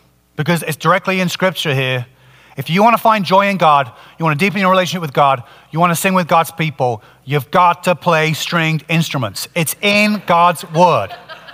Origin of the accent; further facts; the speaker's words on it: England, United Kingdom; which is ironic as an Englishman